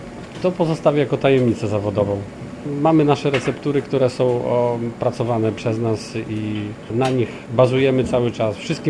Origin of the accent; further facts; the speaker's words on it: Lublin Voivodeship, Poland; pochodzę spod Tomaszowa Lubelskiego i tam kasza gryczana tak dosyć powszechnie występowała.